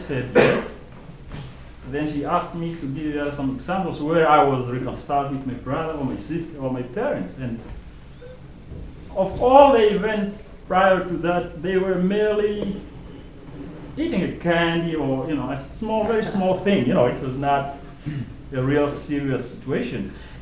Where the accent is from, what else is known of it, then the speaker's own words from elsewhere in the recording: Namibia; from Namibia. And I learned reconciliation probably the hard way because of the racial tension in my country.